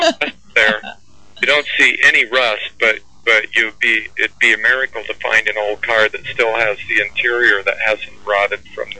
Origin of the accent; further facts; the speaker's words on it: Arizona, United States; now in Connecticut, United States; I'm from Arizona.